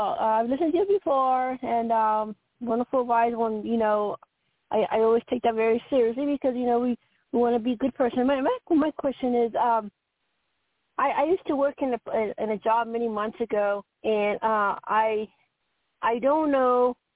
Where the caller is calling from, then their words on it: Colorado, United States; from Colorado.